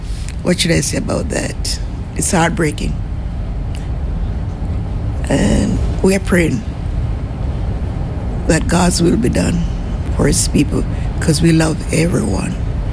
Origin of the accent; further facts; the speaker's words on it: Jamaica; now in United States; I'm from Jamaica originally. … I passed the church in Cambridge, 190 Albert Street.